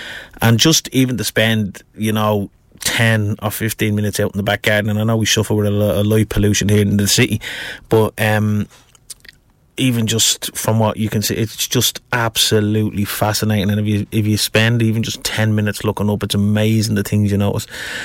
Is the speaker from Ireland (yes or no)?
yes; Dublin, Leinster, Ireland; I grew up in Finglas, and Dunsink Observatory is one of those buildings... excuse me, it's one of those buildings that's there